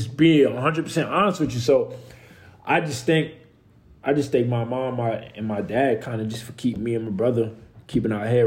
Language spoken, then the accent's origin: English; Bronx, New York, United States; So, I mean, I grew up in the Bronx from the time I was born up until I went to prep school.